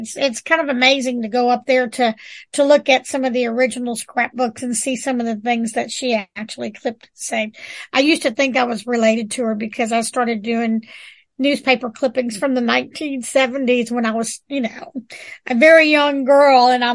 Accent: New Orleans, Louisiana, United States; My hometown. Yep. But it is the gateway. When you think of New Orleans, you think of it as the gateway to Louisiana, you know.

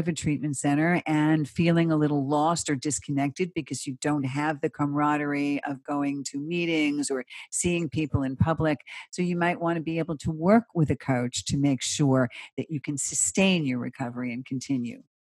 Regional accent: Bronx, New York, United States; I'm a born and raised Bronx girl. I lived there for 30 years

